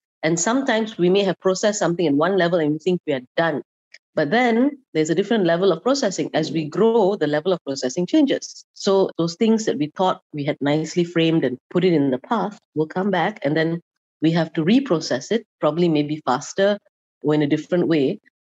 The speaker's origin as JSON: {"language": "English", "country": "Malaysia", "said": "I love being Malaysian, why I'm still in Malaysia"}